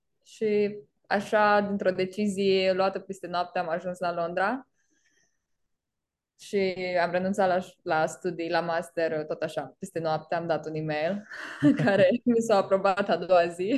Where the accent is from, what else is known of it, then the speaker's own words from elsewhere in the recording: Iași, Iași County, Romania; moved away as an adult; now in London, United Kingdom; Eu am plecat de la Iași, am studiat management la Iași și am plecat cu două Erasmusuri în Spania și Franța.